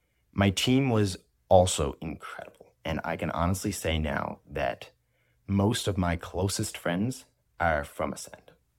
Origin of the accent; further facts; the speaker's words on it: New York, United States; I'm from New York